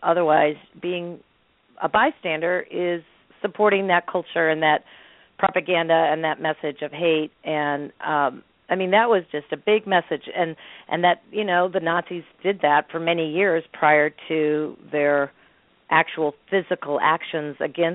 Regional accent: East Coast, United States; now in Missouri, United States; I mean, I came from the East Coast. I don't know. People don't speak with a lot of hate speech in places I had lived prior to Missouri.

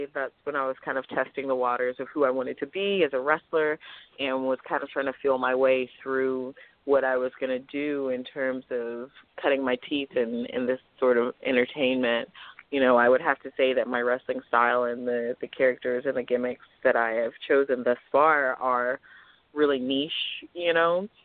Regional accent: Houston, Texas, United States; I am from Houston originally, and I actually still have family in Texas

